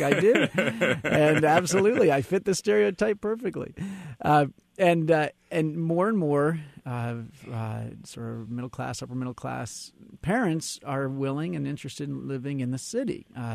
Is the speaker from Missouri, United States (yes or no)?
yes; Chesterfield, Missouri, United States; I grew up in West County, outside of St. Louis, Chesterfield, in the Parkway School District.